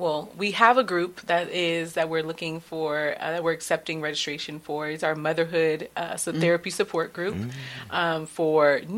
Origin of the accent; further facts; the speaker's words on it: California, United States; I grew up in the Bay Area, Central. My family's in Stockton currently.